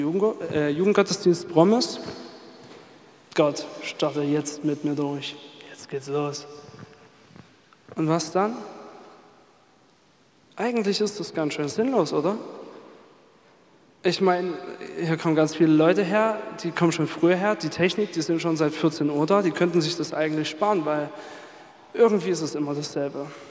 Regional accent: Saxony, Germany; Ich bin in Dresden geboren und hier in der Nähe von Freiberg aufgewachsen. Und ich wurde auch ganz früh schon im Glauben erzogen.

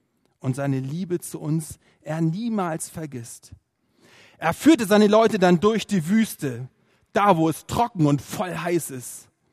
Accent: Hamburg, Germany; ich bin in Hamburg aufgewachsen, in einem Vorort mit dem lustigen Namen Poppenbüttel.

